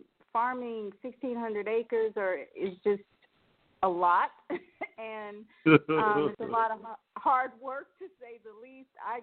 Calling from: Indianapolis, Indiana, United States; from Indianapolis, Indiana.

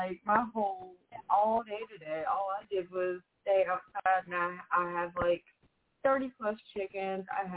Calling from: South Carolina, United States; Where am I calling from? I'm in South Carolina.

